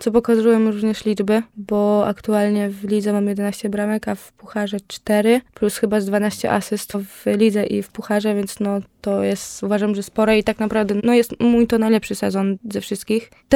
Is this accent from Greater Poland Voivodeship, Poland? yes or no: no; Wrocław, Lower Silesian Voivodeship, Poland; No myślę, że to jest nasz dom, no bo jednak my jesteśmy z Wrocławia. No można powiedzieć, że całe życie tu mieszkamy